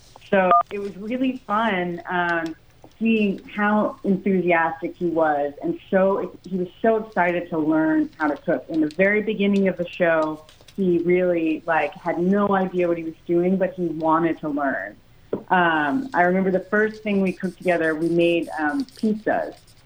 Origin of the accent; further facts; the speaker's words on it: East Coast, United States; now in West Coast, United States; growing up on the East Coast and spending a lot of time in New York, things are pretty bleak until you see those first greens of spring